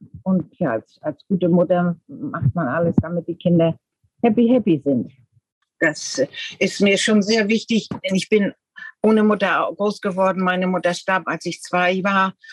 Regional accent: Kappeln, Schleswig-Holstein, Germany; also born or lived in Flensburg / Zimbabwe / Lübeck; now in Perth, Australia; Ich bin in Flensburg geboren und in Kappeln oder in der Umgebung von Kappeln groß geworden, in Kappeln zur Schule gegangen. Dann sind wir nach Zimbabwe ausgezogen für ein Jahr, dann in die Nähe von Lübeck gezogen und von dort sind wir nach Australien gekommen

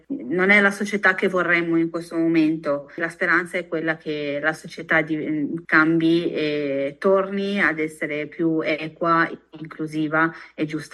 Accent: Albenga, Liguria, Italy; sono nata ad Albenga, provincia di Savona, in Liguria, cresco in Italia, frequento le scuole in Italia.

